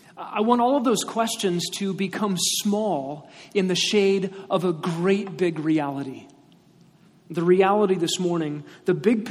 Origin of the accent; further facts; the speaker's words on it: Texas, United States; born there; And I was born in Texas, so I might move.